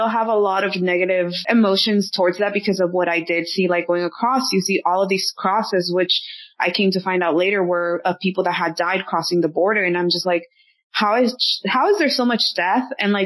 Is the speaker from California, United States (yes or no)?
yes; Burbank, California, United States; I grew up outside of the Valley in Burbank.